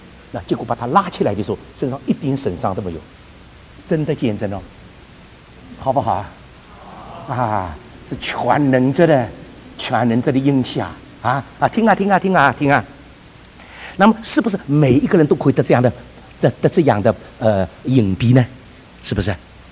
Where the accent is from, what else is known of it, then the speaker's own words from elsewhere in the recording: China; 我小的时候在中国长大，我们那个时候家里的房子多啊，有一个大的园子，